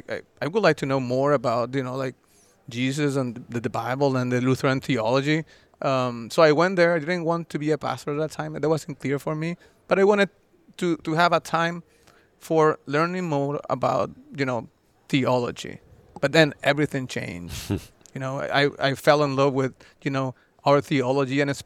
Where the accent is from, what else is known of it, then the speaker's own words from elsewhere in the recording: Maturín, Monagas, Venezuela; became a leader of the our church there in Maturin, the east side of Venezuela